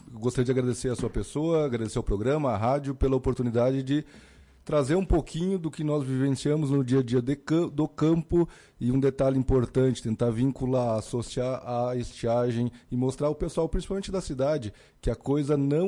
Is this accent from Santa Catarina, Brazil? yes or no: yes; Santa Catarina, Brazil; also born or lived in Vacaria; now in Lagoa Vermelha, Brazil; eu sou catarinense, mas moro há muitos anos aqui no Rio Grande do Sul, em Lagoa Vermelha, e já morei em Vacaria também.